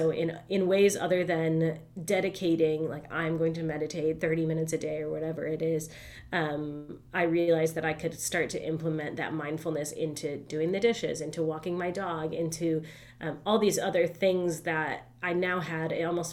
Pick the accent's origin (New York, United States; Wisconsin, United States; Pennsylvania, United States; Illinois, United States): New York, United States; Rochester; I grew up in Rochester, New York, so she was a member of the Rochester Zen Center, and they would go to meditate.